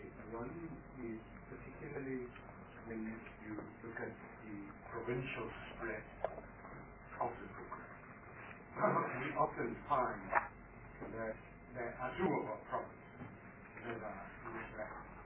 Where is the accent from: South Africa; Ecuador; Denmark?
South Africa; Gauteng; I'm from Gauteng.